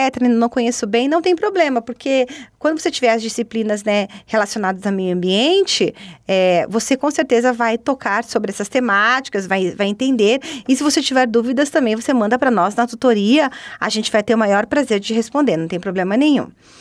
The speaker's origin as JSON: {"language": "Portuguese", "town": "Curitiba", "region": "Paraná", "country": "Brazil", "said": "nós que somos do Paraná, eu que sou do Paraná, de Curitiba"}